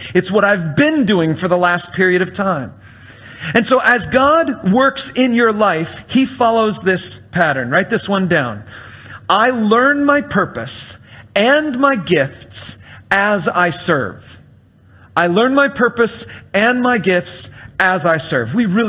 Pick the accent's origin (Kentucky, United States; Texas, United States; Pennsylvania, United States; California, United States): California, United States; He's a pastor of a church out in California. I was raised in California.